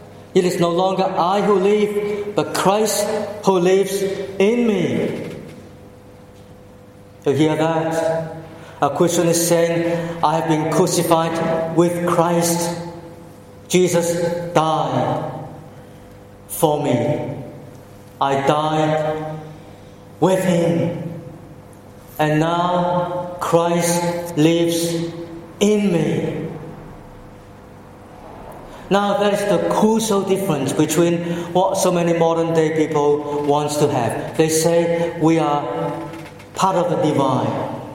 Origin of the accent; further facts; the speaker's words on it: Hong Kong; English is a second language; I remember as a boy, as a child, I learned English in Hong Kong